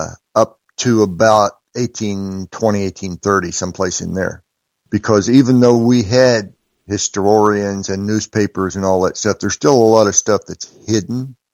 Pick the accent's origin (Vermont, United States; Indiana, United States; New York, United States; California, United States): Indiana, United States; Sure. In particular, because I grew up here in Indiana, I'm very familiar with the history, the early history of its settlement.